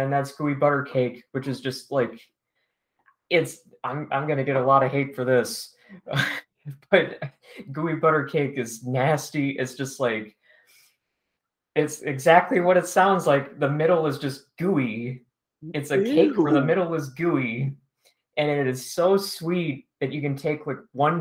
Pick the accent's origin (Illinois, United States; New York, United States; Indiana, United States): Illinois, United States; I'm like maybe 20-ish minutes out from St. Louis.